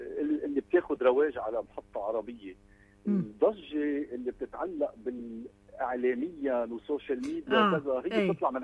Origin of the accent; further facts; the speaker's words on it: Lebanon; ما في شيء بإيدنا نحن كلبنانيين